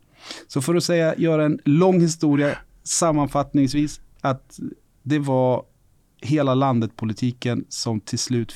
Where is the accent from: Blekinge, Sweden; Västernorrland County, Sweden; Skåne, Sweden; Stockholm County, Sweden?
Stockholm County, Sweden; Stockholm; jag är ju född och uppvuxen i Vårbygård i Stockholm. Miljonprogram, betongförort, utanförskapsområde.